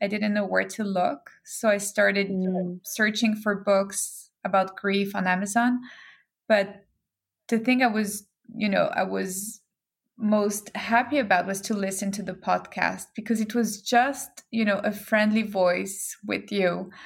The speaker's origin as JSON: {"language": "English", "region": "Geneva", "country": "Switzerland", "tie": "born or raised there", "also_born_or_lived": "London / Brazil", "moved": "yes", "lives_now": "New York, United States", "said": "I grew up in Geneva, Switzerland. I've been around a lot. I lived in London for a few years. Then I lived in Brazil for 10 years. And now I've been living in New York for the past 5 years and a half."}